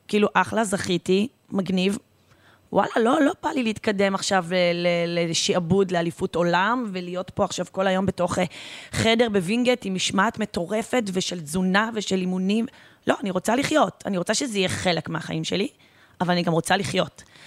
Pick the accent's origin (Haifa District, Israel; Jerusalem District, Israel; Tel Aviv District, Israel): Haifa District, Israel; born there; נולדתי בקריות, דרך אגב, למי שלא יודע.